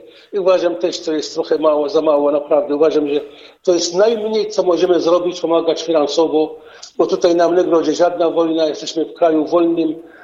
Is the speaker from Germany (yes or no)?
no; Syria; Polish is a second language; now in Poland; chrześcijanie w Syrii. Szczególnie w tym regionie, skąd pochodzę ja, skąd pochodzi Dziordz Jakub, bo to jest mój kraj, mój rodak.